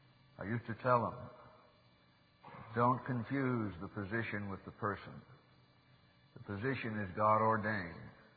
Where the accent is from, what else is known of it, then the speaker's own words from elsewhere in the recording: Oroville, California, United States; Now, I grew up in Oroville, you know that. My dad pastored 30 years in Oroville.